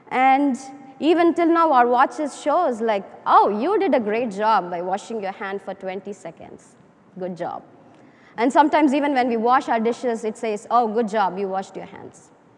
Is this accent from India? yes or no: yes; India; And as you might know, I'm from India. And in India, mostly people prefer to eat with hands, eat using fingers.